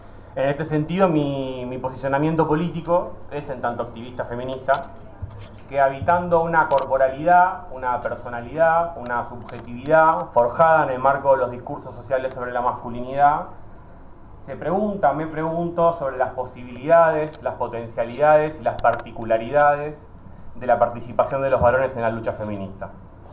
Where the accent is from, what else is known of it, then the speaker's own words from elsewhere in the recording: Rosario, Santa Fe, Argentina; vengo de Argentina, de Rosario.